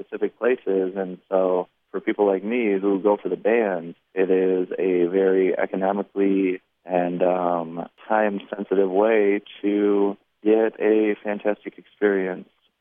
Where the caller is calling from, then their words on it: Chicago, Illinois, United States; I am calling from Chicago